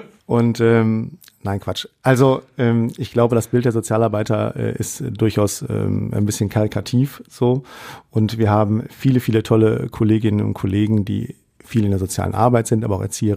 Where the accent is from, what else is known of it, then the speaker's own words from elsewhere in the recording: Duisburg, North Rhine-Westphalia, Germany; now in Essen, Germany; ich bin in Duisburg aufgewachsen